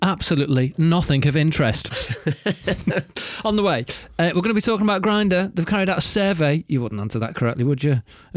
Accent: North West England, United Kingdom; accent: Scouse; My native accent. Yeah. This is based on the fact I went to a gym in Liverpool once

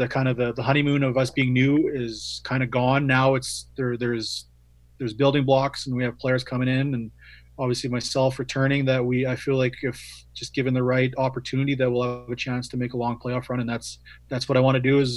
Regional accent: Canada; obviously I'm from Canada and there's nothing else to do, right?

